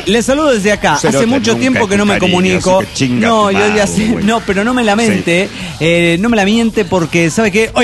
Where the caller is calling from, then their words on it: Heredia, Costa Rica; de Heredia, Costa Rica.